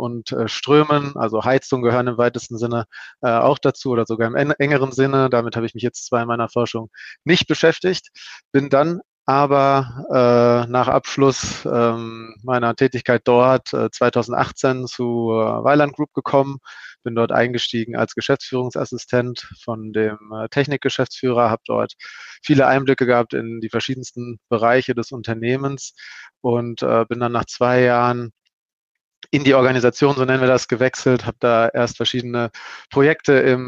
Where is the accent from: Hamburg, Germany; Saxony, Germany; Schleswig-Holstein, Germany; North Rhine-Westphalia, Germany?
North Rhine-Westphalia, Germany; Ich komme aus dem Ruhrgebiet und habe in Bochum Maschinenbau studiert. Klassisch Maschinenbau und bin dann nach dem Abschluss an die TU Darmstadt, Technische Universität Darmstadt gewechselt